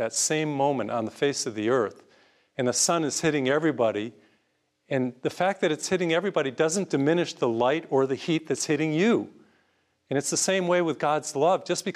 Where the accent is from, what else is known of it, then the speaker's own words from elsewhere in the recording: United States; born there; thank you that I was born in the United States